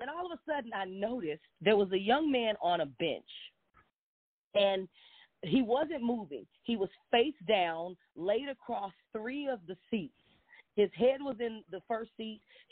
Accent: Texas, United States; I'm from Texas, you know, so I'm friendly, you know, and I already knew when I get to New York, kid, don't you bring that friendly Texas stuff down here.

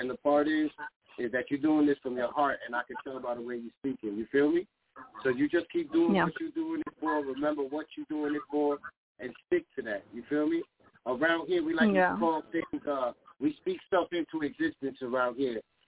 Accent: Bronx, New York, United States; Yo, I'm from the Bronx. You heard it?

